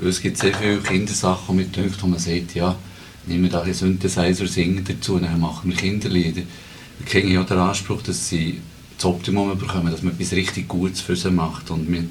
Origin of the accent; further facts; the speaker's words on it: Switzerland; als Schweizer Musiker